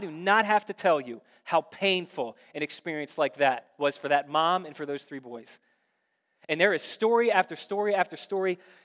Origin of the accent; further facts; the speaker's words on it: Severn, Maryland, United States; I think that sounds way cooler than saying I'm from Severn